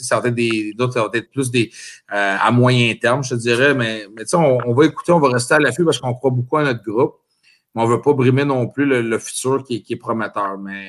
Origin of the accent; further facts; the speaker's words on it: Mercier, Quebec, Canada; Ben, je viens de Mercier, qui est à Saint-Marc de Bois-là.